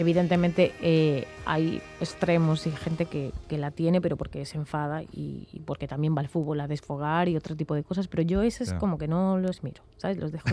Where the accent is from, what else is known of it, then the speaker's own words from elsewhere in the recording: Cedeira, Galicia, Spain; a mi tierra, sí